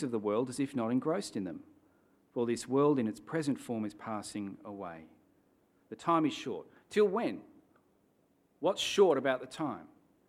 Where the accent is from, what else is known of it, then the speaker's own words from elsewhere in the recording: Australia; I'm going to live till my good 79.5 years as an Aussie bloke